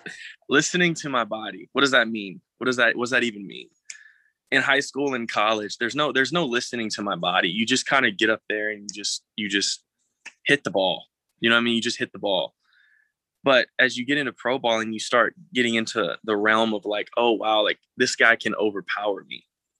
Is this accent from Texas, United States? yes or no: yes; Prosper, Texas, United States; also born or lived in Mount Pleasant; So I'm a North Texas native. I was born in Northeast Texas, small town in Mount Pleasant. And then in junior high was when I came to North Dallas with Prosper.